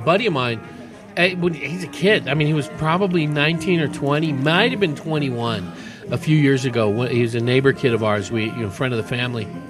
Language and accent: English; California, United States; There was a couple places in the East Bay where I grew up in California.